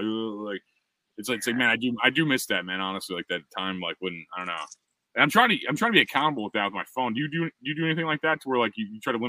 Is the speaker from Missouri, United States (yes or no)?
yes; Missouri, United States; because I'm from Missouri and I'm not literate.